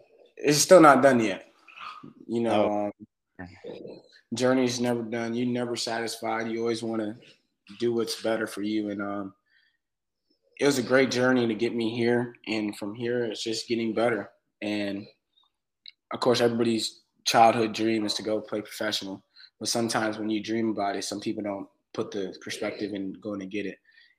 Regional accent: Wellington, Florida, United States; So I'm from Wellington, Florida. I just graduated my senior year at Lake Worth.

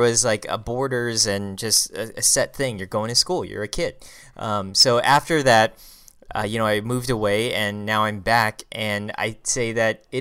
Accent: California, United States; moved away as an adult; I'm from California.

